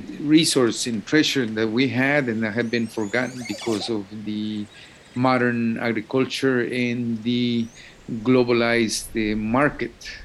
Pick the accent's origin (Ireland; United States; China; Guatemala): Guatemala; English is a second language; I come from a country that is one of the most diverse parts of the world, in biologically and culturally as well.